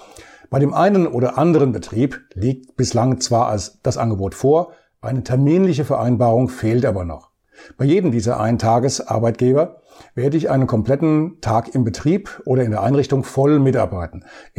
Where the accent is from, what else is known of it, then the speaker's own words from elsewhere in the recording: Bad Orb, Hesse, Germany; starte ich mit meinem Einsatz in einem Lebensmittelmarkt in meiner Heimatstadt Bad Orb.